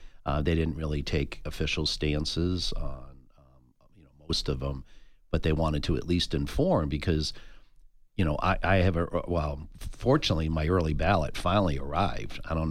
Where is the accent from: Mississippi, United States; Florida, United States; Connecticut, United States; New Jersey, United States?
Connecticut, United States; I'm an Irish kid from Connecticut, so I don't know if I can ever get rid of that.